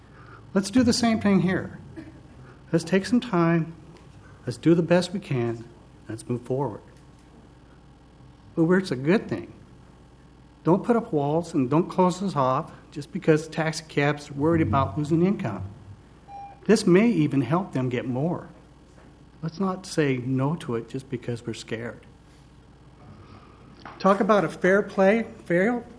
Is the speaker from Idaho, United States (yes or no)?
yes; Idaho, United States; now in Beaverton, United States; I'm from Beaverton, Oregon. I'm a 35-year resident of Oregon. I'm a transplant from Idaho. So I am a Northwesterner.